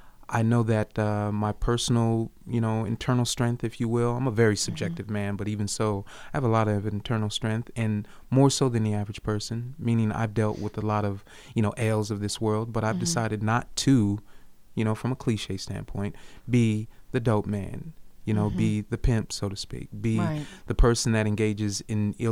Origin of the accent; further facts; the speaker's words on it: Detroit, Michigan, United States; born there; I was born in Detroit, Michigan, African-American male.